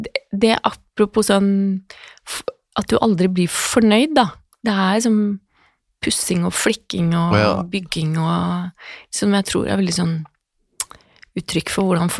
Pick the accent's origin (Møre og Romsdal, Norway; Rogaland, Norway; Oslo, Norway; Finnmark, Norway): Oslo, Norway; Jeg har jo vært liksom, svoren vestkantjente alltid, så... Men det er jo mye... Sånn som å bo på Frogner er jo morsomt, fordi det er jo... Altså jeg vokste opp nederst i Ekersbergs gate